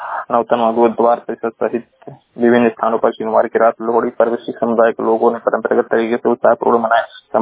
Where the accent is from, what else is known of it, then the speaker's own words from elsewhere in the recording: Maharajganj, Uttar Pradesh, India; तो मैं जिला महाराजगंज का निवासी हूँ।